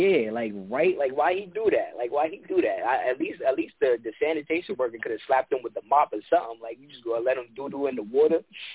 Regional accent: New York City, New York, United States; But, yeah, I've seen a lot in New York, especially on the trains, bitch.

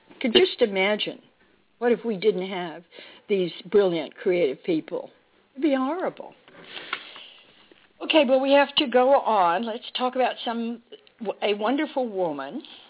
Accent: Dallas, Texas, United States; I have to admit and disclose that I am a Texan. I was born in Dallas and raised there

